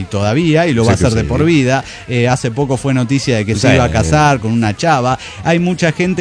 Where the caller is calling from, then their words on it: Costa Rica; de Costa Rica.